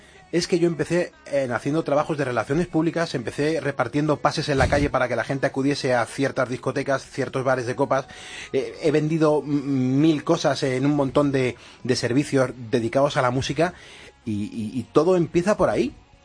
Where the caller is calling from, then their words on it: Daimiel, Castilla-La Mancha, Spain; de Daimiel. Trabajo en la construcción y además fósforo.